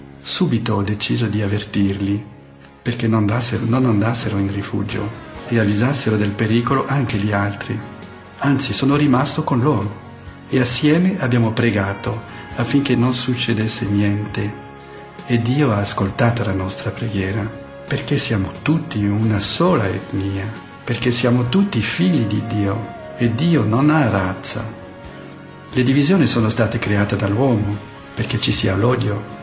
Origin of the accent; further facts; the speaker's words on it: Burundi; Italian is a second language; nel periodo della guerra civile, la civile del mio paese. E nel 93 frequentavo la scuola superiore e vivevo in casa con altri studenti quando è scoppiato proprio la guerra civile fra le due etnie